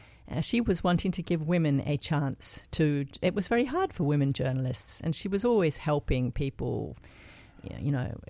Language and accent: English; Australia; I can tell you, as an Australian, they just loved her.